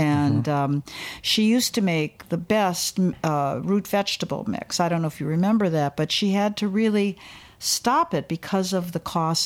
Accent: Wisconsin, United States; And I grew up in Wisconsin.

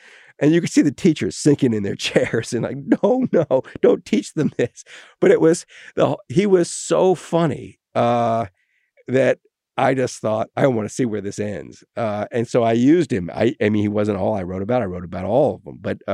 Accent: Wales, United Kingdom; But my real response is, I'm Welsh. So I can say it.

